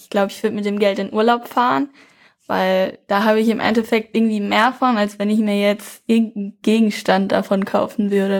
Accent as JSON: {"language": "German", "town": "Minden", "region": "North Rhine-Westphalia", "country": "Germany", "said": "also ich komme ja aus Minden"}